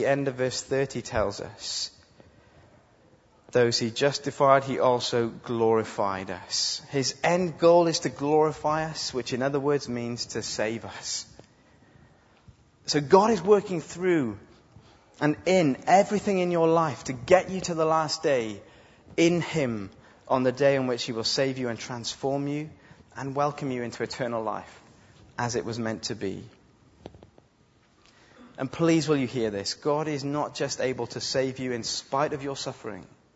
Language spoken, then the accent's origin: English; United Kingdom; I know we're British.